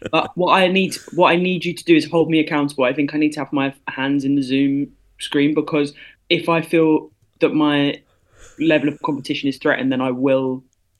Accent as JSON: {"language": "English", "country": "United Kingdom", "said": "Yeah, it's very on our minds as British people."}